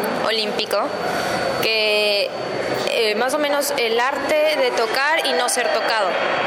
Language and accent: Spanish; Ecuador; Yo soy de Ecuador.